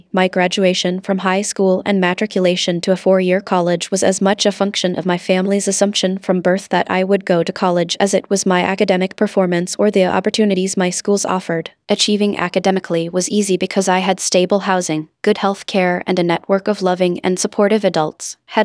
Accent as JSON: {"language": "English", "region": "West Virginia", "country": "United States", "tie": "born or raised there", "said": "In my home state of West Virginia, that frustration has helped fuel support for the Hope Scholarship"}